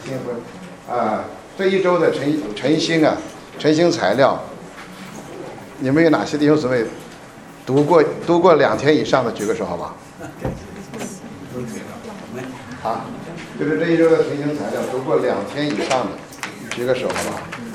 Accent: China; 如果有篱笆，像我们中国人的院子，围了个篱笆

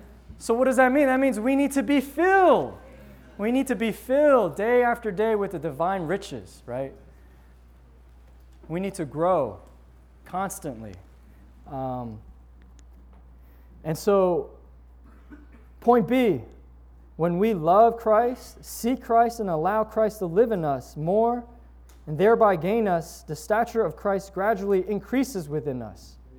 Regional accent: Taiwan; born there; English is a second language; moved away; I wasn't born in this country, and so I was born in Taiwan.

